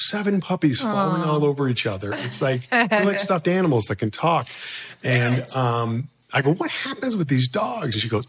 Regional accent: Chicago, Illinois, United States; it's like I'm from Chicago, so it was like being the quarterback for the Bears for a week.

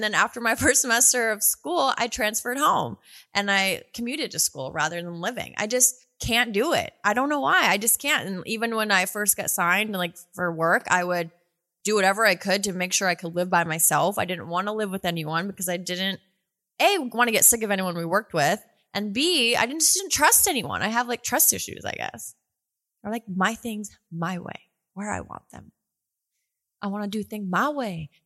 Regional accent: New England, United States; Well, it does, because for me, I'm from New England.

